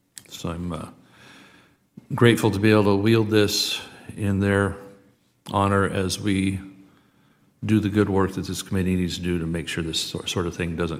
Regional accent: California, United States; Six of the seven largest wildfires we've seen in California, my home state, have occurred in 2020 and 2021

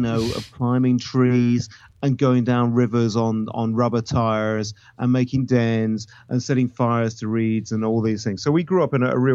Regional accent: New Forest, South East England, United Kingdom; I grew up in a place called the New Forest in Hampshire, southern UK. And the nearest thing to put it's like a national park. But it's got villages, it's got roads, it's got towns, it's things. But ponies, you know, horses roam the streets and things like that.

